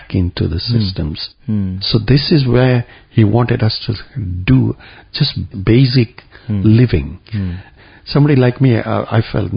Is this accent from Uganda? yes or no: yes; Kampala, Central Region, Uganda; we didn't come from UK. We came from Uganda.